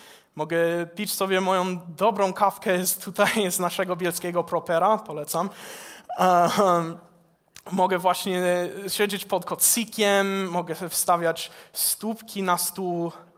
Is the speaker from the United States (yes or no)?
yes; United States; Polish is a second language; now in Poland; Ja pochodzę ze Stanów Zjednoczonych, jestem misjonarzem. Służę tutaj w Polsce w Stowarzyszeniu Fala od mniej więcej 2,5 roku.